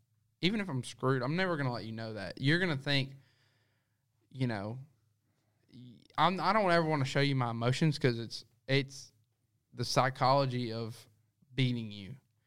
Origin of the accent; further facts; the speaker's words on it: Crockett, United States; growing up in Crockett where, you know, you're not going to get great conditions all the time